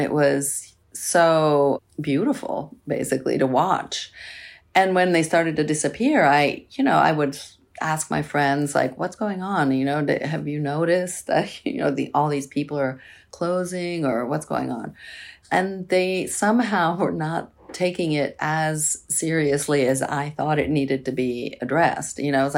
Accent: Florence, Tuscany, Italy; So, as you said, I am from Florence, and Florence is the seat of the Renaissance

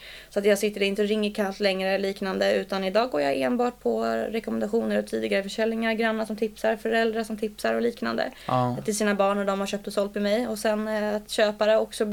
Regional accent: Stockholm, Stockholm County, Sweden; Nu säljer jag ju mest i Bromma som sagt, för det är där jag är born and raised, så att jag är väldigt partisk till Bromma som stadsdel.

